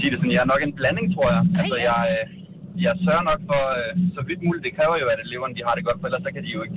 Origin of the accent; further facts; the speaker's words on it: Odense, Region of Southern Denmark, Denmark; Jeg er fra Odense.